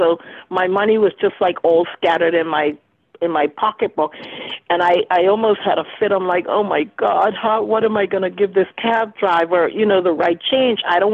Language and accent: English; Massachusetts, United States; I know Shirley, we're both from Massachusetts.